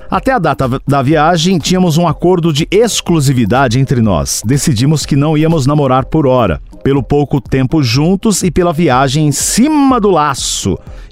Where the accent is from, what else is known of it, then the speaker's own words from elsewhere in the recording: Balneário Camboriú, Santa Catarina, Brazil; tenho 27 anos, estou me formando em Direito. Sou de Balneário Camboriú.